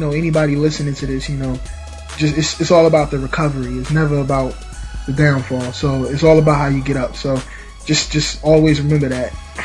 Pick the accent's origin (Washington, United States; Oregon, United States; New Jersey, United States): New Jersey, United States; Newark; now in Montclair, United States; I'm from Newark, New Jersey. I mean, I currently am not in Newark, New Jersey. I'm in Montclair, but I'm from Newark, New Jersey, and that's where I grew up